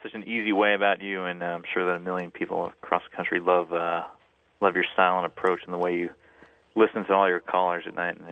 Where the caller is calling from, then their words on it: San Diego, California, United States; Hey, George … from San Diego.